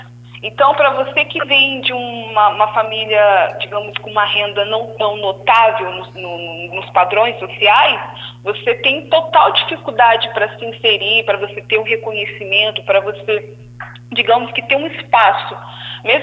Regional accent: Campos dos Goytacazes, Rio de Janeiro, Brazil; Então, eu sou campista, né? Venho do norte daqui do Rio de Janeiro.

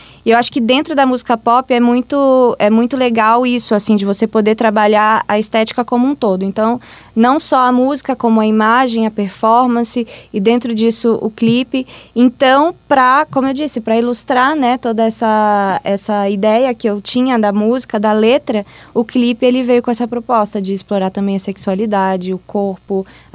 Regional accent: Minas Gerais, Brazil; now in São Paulo, Brazil; como é que eu vim pra São Paulo pra ser cantora, né? Eu sou de Minas, então como que foi esse processo, essa decisão.

